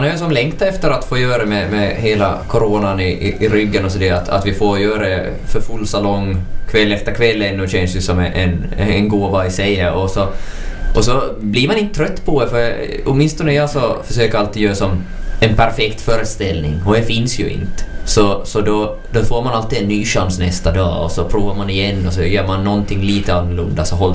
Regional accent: Ostrobothnia, Finland; som österbottning och jag tror som lite hela svensk Finland lider av det här

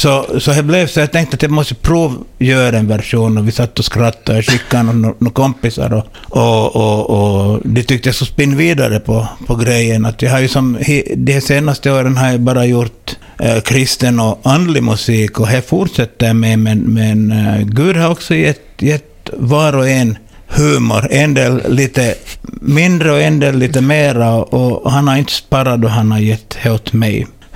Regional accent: Ostrobothnia, Finland; accent: Iskmo, Jungsund, Vasa and Kvevlax dialect mix; min dialekt som jag sjunger på så det är väl min egen dialekt. Man kan inte sätta in något fack för Iskmo och Jungsund då kanske lite Vasa och sen kanske jag har rört mig rätt så mycket Kvävlax också de senaste åren

